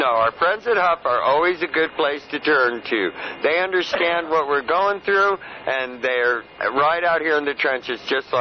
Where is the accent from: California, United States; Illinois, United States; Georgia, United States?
California, United States; Berkeley; I've played music right there for 9 years, and I'm from Berkeley.